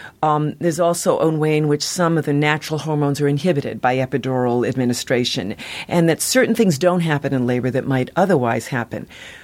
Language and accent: English; Boston, Massachusetts, United States; In my own city, I was born and brought up in the Boston area.